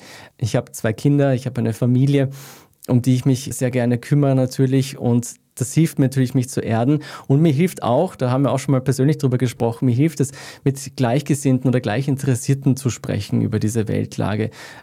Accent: Austria; auch als Österreicher mir zu überlegen, was kann ich denn dagegen tun?

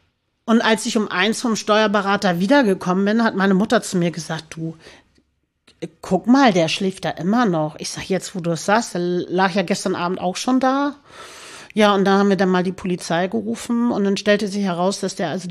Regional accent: Hamburg, Germany; Mein Heimatort in Hamburg ist Barmbek.

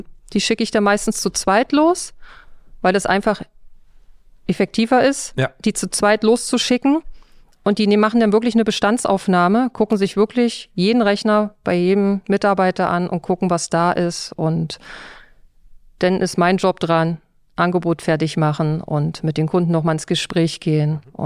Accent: Saxony-Anhalt, Germany; born there; Nee, ich bin ursprünglich aus der DDR, geboren in Sachsen-Anhalt.

